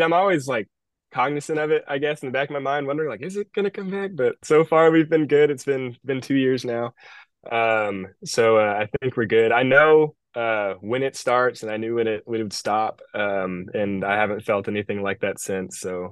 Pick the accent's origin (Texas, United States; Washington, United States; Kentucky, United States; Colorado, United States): Texas, United States; Houston; I'm from the Houston area